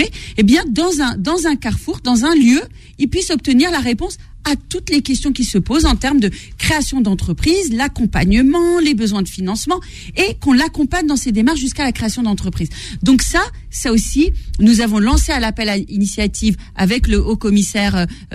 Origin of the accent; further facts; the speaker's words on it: Trappes, Île-de-France, France; moi je suis une trappiste, comme on dit, donc je viens de Trappe et je sais ce que c'est que l'insécurité du quotidien.